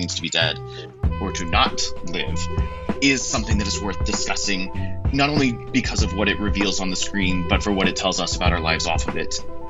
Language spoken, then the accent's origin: English; United States; now in New York, United States; I am an American based in New York.